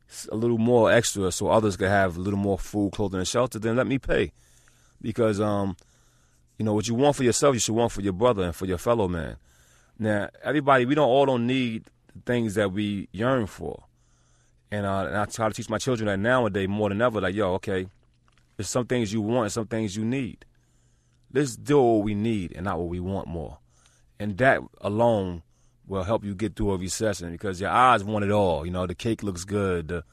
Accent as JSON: {"language": "English", "town": "New York City", "region": "New York", "country": "United States", "tie": "born or raised there", "said": "Well, as a child, being one of 11 children, it was, you know, very hard times growing up in New York City."}